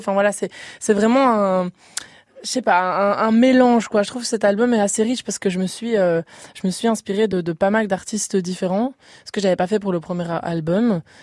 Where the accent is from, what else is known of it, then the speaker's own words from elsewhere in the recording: Charleroi, Wallonia, Belgium; quand j'ai dit que je venais de Charleroi lors de The Voice